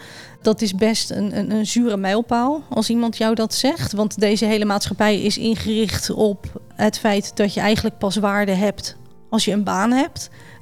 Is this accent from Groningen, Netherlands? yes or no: no; South Holland, Netherlands; Ik ben 43 jaar. Ik kom uit het Westland en daar woon ik met mijn man Johan en onze drie kinderen van 23, 20 en 16.